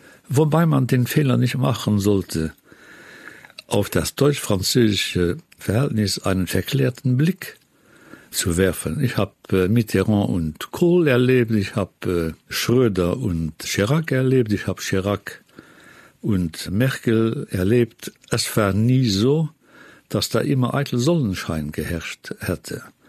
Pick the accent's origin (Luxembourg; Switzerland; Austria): Luxembourg; Ich habe sie nicht gemocht, diese Forderungen, sowohl nicht als Europäer als auch nicht als Luxemburger.